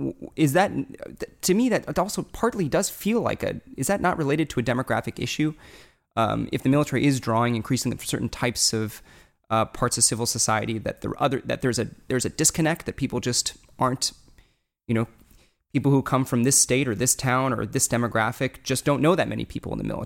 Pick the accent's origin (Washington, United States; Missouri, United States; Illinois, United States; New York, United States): Missouri, United States; Kansas City; I come from Kansas. You know, how do you get somebody from my hometown, Kansas City, to care about the situation in Syria or Darfur